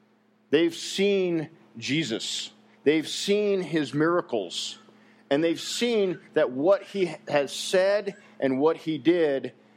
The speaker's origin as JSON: {"language": "English", "region": "Colorado", "country": "United States", "tie": "born or raised there", "said": "I was born and raised in Colorado and spent a lot of time in the mountains, loved the mountains, was in Boy Scouts"}